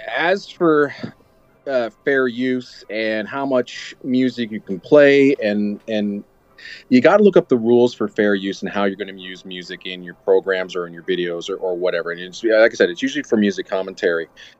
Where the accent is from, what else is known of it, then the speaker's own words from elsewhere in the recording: Canada; Well, since I'm Canadian, I should be able to help you out on this one.